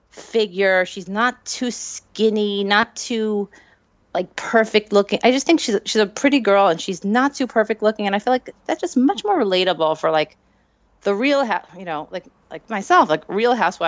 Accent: New York, United States; moved away; I grew up in New York, so she reminds me of the girls I went to high school with.

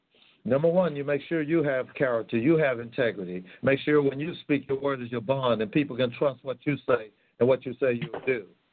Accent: the South, United States; I grew up in the South, and during those days, men and women didn't have a lot of education, but their word was their bond.

